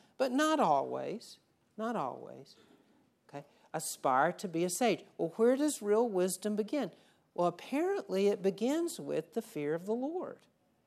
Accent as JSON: {"language": "English", "region": "the South", "country": "United States", "said": "We're from the South. We go to Florida for vacation."}